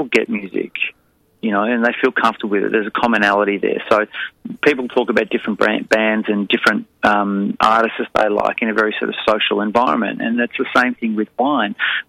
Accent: Australia; forget that we're incredibly, you know, biased that we come from Australia.

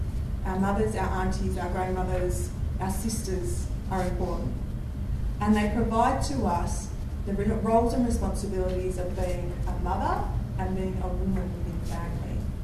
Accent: Western Australia, Australia; So this is my country. I'm from Kanyang Group, which is part of the southwest corner of Australia, and it's the land of paper bark trees.

